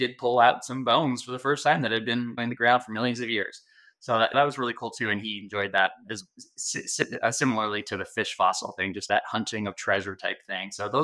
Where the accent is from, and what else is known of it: Arizona, United States